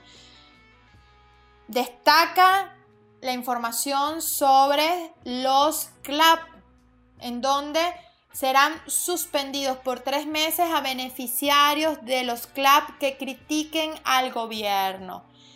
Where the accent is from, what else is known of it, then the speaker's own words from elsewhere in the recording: Venezuela; Yo no sé, honestamente, como venezolana, cuál es el objetivo de seguir aceptando este proceso